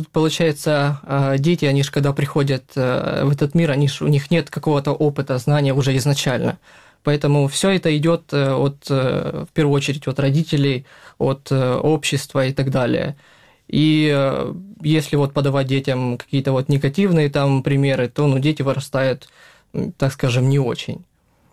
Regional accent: Kramatorsk, Donetsk Oblast, Ukraine; Да, я из Краматорска родом.

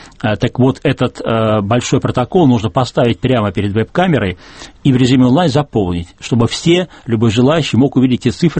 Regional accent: Saint Petersburg, Russia; из моего родного города Санкт-Петербурга

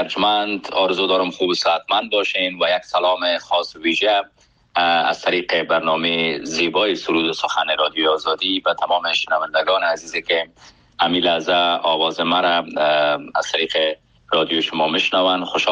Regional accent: Afghanistan; born or raised there; moved away as an adult

